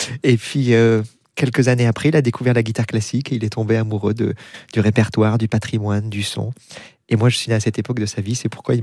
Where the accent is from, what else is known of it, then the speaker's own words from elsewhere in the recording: Bordeaux, Nouvelle-Aquitaine, France; born there; je suis né à Bordeaux, très attaché à la ville.